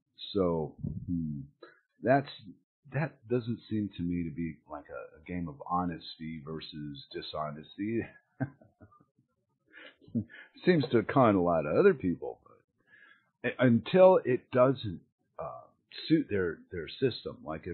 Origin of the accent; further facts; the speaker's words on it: United States; I'm American. I should be waving an American flag